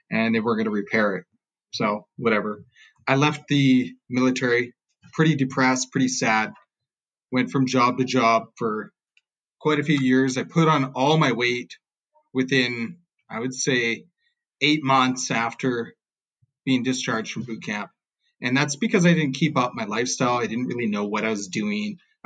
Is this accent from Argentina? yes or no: no; New Brunswick, Canada; So I grew up in a tiny little border town in New Brunswick, kind of pretty much poor all my life